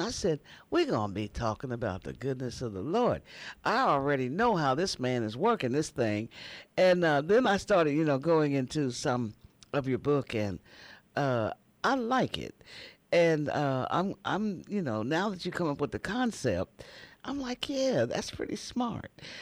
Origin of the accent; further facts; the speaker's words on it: Midwest, United States; And I'm from the Midwest, and, you know, I already had my winter stuff out